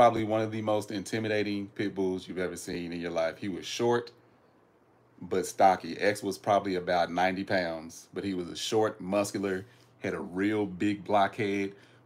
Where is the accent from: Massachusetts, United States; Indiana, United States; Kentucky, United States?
Kentucky, United States; but I'm from Kentucky, y'all. We do game hunting.